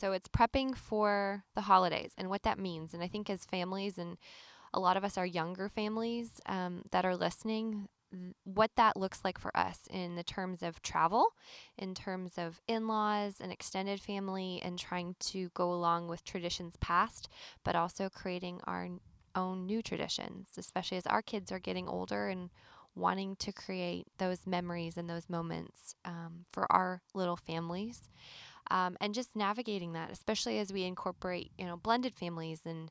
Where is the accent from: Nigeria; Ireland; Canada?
Canada; now in Nashville, United States; I mean, I'm Canadian